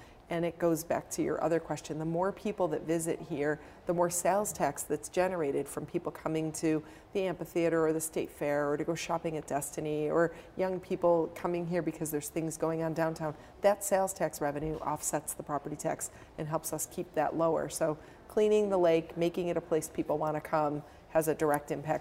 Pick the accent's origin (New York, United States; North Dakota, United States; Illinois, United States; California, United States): New York, United States; Syracuse; the people that I grew up with in Syracuse didn't really know that much about Syracuse University, this institution on the hill.